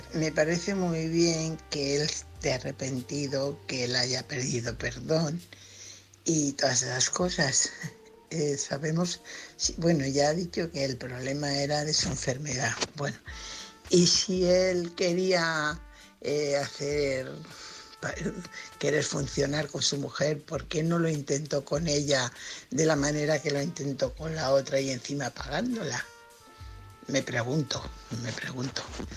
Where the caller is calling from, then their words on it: Fuenlabrada, Community of Madrid, Spain; corresponsal de Fuenlabrada.